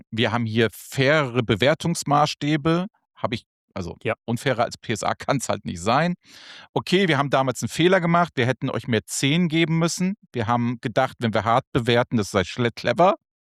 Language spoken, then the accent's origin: German; Hamburg, Germany; wenn das nicht echt so ätzend gelegen wäre für mich jetzt als Hamburger